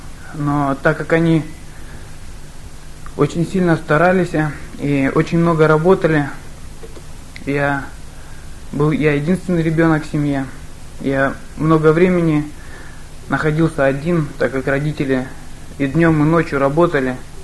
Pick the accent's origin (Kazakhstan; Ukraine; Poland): Kazakhstan; Zhezkazgan, Ulytau Region; also born or lived in Kyrgyzstan; Родился я в Киргизии. В очень бедной семье. Когда мне было полгода, мы уехали. Моя мама с папой взяли меня на руки, взяли чемоданчик с вещами и уехали в Казахстан на заработки. Это центральный Казахстан, город Жезказган